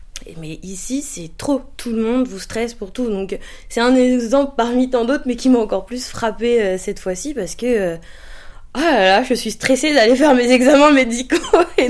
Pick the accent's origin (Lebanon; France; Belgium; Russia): France; même si j'ai grandi en France et que je sais à quoi ressemble un magasin, un supermarché, quand je reviens, je suis choquée